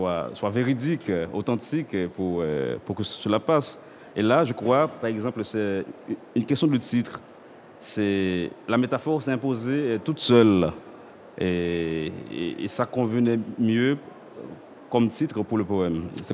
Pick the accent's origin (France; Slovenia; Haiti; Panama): Haiti; Moi, chez moi, il n'y a pas de kangourou du tout. Je viens d'Haïti.